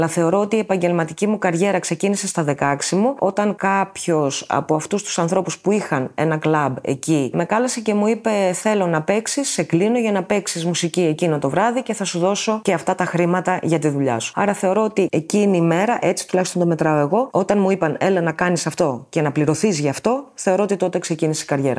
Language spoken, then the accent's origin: Greek; Neapoli, Peloponnese, Greece; also born or lived in Samos / Corinthia / Syros / Attica; γεννήθηκα στη Σάμο και μεγάλωσα λόγω της δουλειάς του πατέρα μου μεταξύ Νεάπολης Λακωνίας, Κορινθίας, Σύρου για πολλά χρόνια και μετά ήρθαμε στην Αττική σιγά σιγά με τις τελευταίες μεταθέσεις του πατέρα μου.